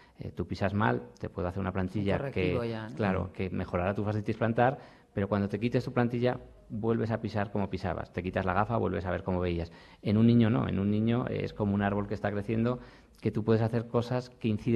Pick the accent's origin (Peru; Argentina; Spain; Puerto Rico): Spain; Aragon; Yo que soy aragonés, nos hacemos un poco brutos.